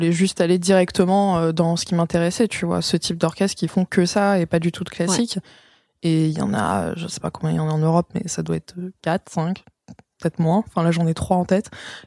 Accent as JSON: {"language": "French", "country": "France", "tie": "born or raised there", "said": "j'ai grandi en France, moi j'adore la France"}